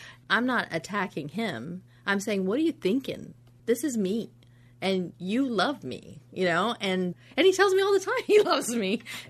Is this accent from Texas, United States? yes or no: no; Alaska, United States; They knew that I grew up in Alaska.